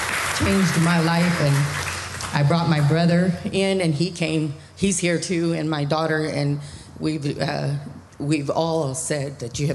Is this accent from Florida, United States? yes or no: no; Odessa, Texas, United States; I'm from Odessa, Texas, and we flew down here.